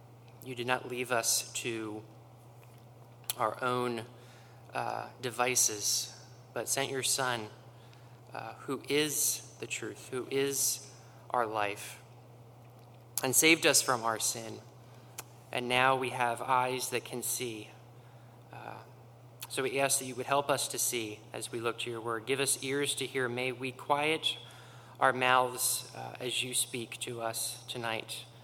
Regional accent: Lancaster, Pennsylvania, United States; I am from Lancaster, Pennsylvania, so I traveled from south to the south end of Pennsylvania.

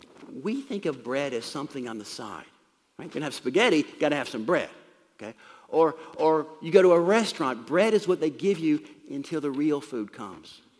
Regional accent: the South, United States; I grew up in the South, I ate a lot of grits.

